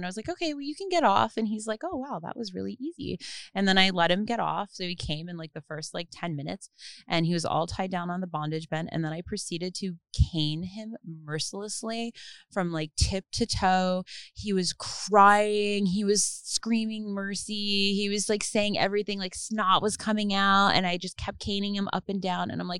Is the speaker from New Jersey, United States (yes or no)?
yes; New Jersey, United States; I'm I'm from New Jersey